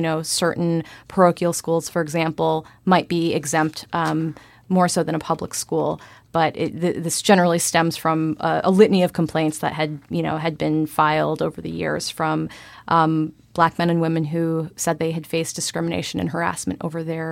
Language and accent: English; Michigan, United States; I'm from Michigan, and we didn't have these, you know, kinds of dress codes when I was growing up.